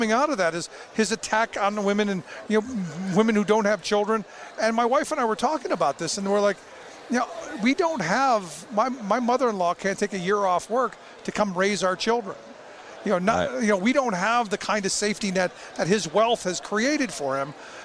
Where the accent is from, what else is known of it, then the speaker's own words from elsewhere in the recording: Cleveland, Ohio, United States; I grew up in Cleveland. Same thing.